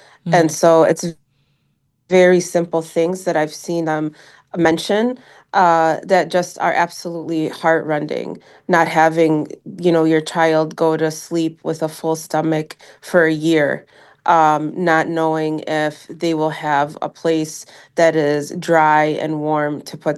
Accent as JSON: {"language": "English", "country": "United States", "said": "the guilt that I feel as an American here who's been living my life with all of the normal privileges the past 15 months"}